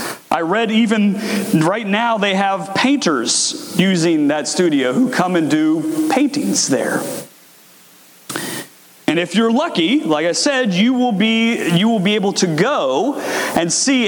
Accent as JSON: {"language": "English", "region": "Virginia", "country": "United States", "tie": "born or raised there", "said": "my family and I take a trip back to my home state of Virginia to see my parents and my siblings."}